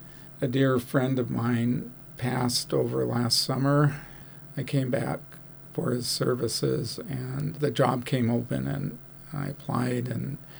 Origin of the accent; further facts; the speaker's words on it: Wrangell, Alaska, United States; I was born and raised in Wrangell. There were a lot of younger families and just a lot happening here.